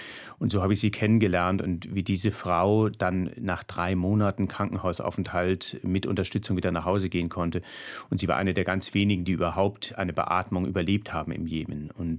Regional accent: Baden-Württemberg, Germany; Genau, aufgewachsen am Bodensee.

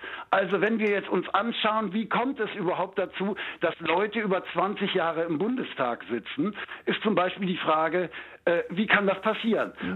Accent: Düsseldorf, North Rhine-Westphalia, Germany; now in Brandenburg, Germany; Ich bin ein Düsseldorfer in Brandenburg.

